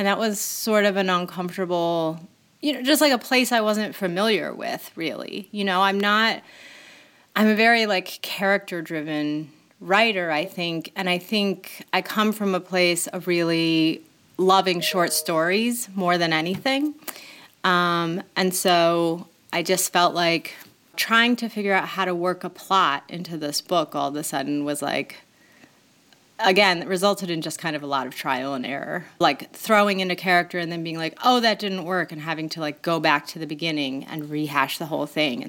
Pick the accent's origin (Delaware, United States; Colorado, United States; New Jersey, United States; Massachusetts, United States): Delaware, United States; born there; now in Chicago, United States; I live in the western suburbs of Chicago now, although I was born in Delaware and moved around a lot as a kid. So there's a bunch of different places that I guess I think of simultaneously as home.